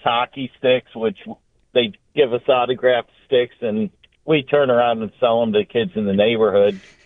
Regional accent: Buffalo, New York, United States; When I was a kid, I grew up in North Buffalo. The Bills would practice at Nichols High School.

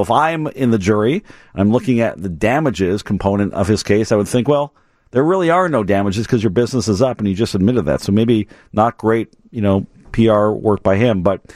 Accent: Canada; accent: French; Oui, I'm a Canadian, so I've got some background there.

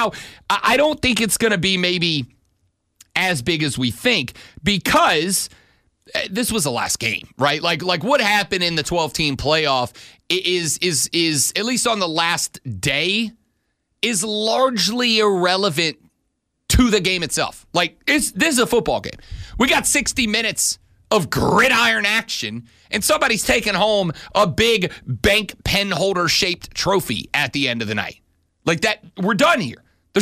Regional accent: the South, United States; Because I was raised up in the South.

